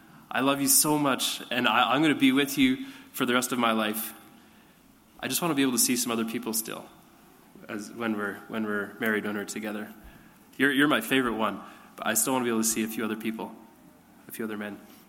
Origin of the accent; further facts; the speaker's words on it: La Crete, Alberta, Canada; growing up in Lacrete, in kind of our Western Mennonite Christian world kind of worldview